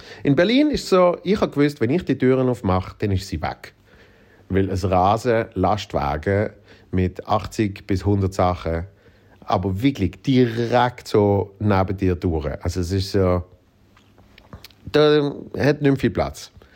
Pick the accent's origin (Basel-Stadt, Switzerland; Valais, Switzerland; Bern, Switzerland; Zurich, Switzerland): Basel-Stadt, Switzerland; Basel; Habe ich sogar gehabt mit meiner Heimatstadt, mit Basel.